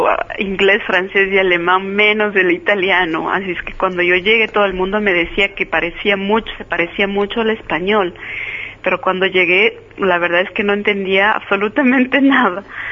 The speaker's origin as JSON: {"language": "Spanish", "town": "Quito", "region": "Pichincha", "country": "Ecuador", "tie": "born there", "said": "Yo nací en Quito"}